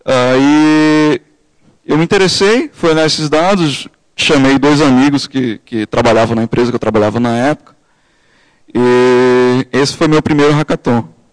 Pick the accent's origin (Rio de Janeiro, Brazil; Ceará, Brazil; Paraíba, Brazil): Paraíba, Brazil; Eu vim de um pouquinho mais longe que o Nitai, eu vim da Paraíba, só que eu morei aqui por um ano, então já estou meio acostumado com o frio.